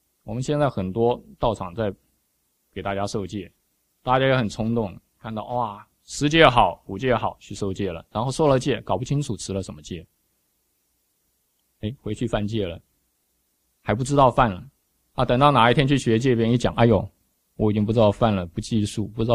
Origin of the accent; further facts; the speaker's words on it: China; 这是我们中国人一种观念